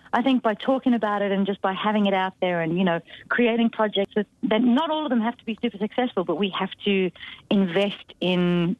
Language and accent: English; South Africa; You know, I'm from South Africa, and the South African influence really informs my music and my musical choices.